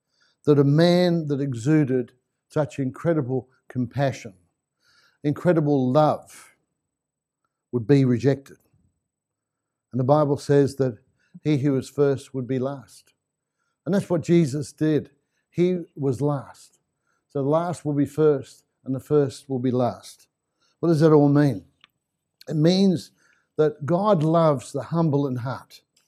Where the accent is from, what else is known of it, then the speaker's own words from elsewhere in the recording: England, United Kingdom; You know, I'm English and this is a beautiful day outside. If I was in England now, I'd probably be sunbaking outside